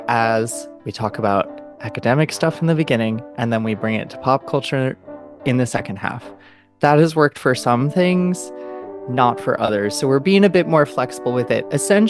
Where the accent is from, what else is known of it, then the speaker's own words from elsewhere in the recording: Minnesota, United States; now in Dublin, Ireland; I'm from Minnesota, Lakota land.